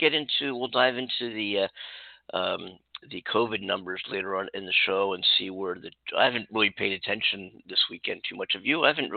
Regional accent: Philadelphia, Pennsylvania, United States; now in California, United States; I am from Philadelphia. And to this day, although because I've been in California for several years now, it's starting to wane somewhat

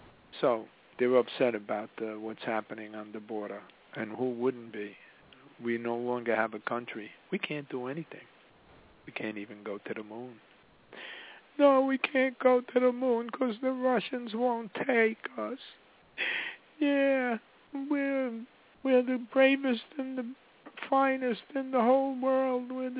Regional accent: New Jersey, United States; I'm from New Jersey. Yeah, I love to pay taxes.

